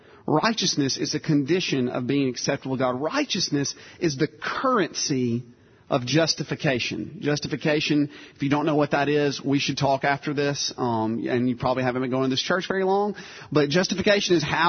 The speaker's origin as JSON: {"language": "English", "town": "Tupelo", "region": "Mississippi", "country": "United States", "tie": "born or raised there", "said": "When I grew up in Tupelo, Mississippi, and you don't need to know a lot about that besides that … is from there."}